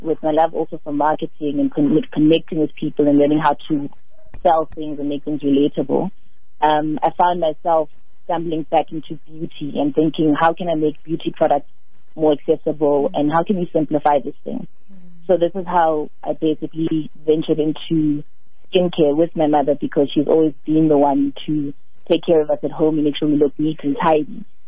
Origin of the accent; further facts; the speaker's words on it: Soweto, Gauteng, South Africa; I'm born and raised in Soweto